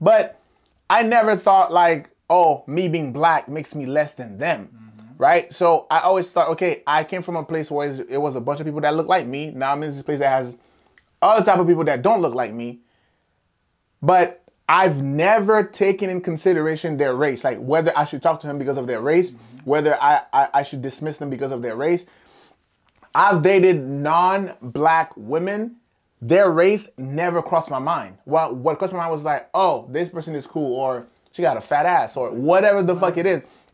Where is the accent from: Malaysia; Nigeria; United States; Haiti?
Haiti; I personally was born and raised in Haiti. It was all black people.